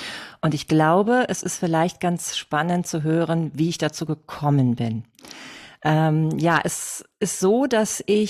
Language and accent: German; Hamburg, Germany; wie schon gehört. Ich komme aus Hamburg. Ich bin alleinerziehend mit 2 Töchtern. Ich selbst bin inzwischen 46